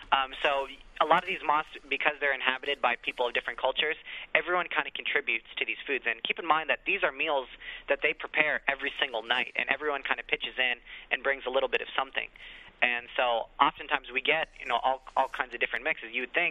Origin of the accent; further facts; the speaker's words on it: Ohio, United States; now in New York, United States; I grew up in Ohio, and I moved to New York about 2 years ago.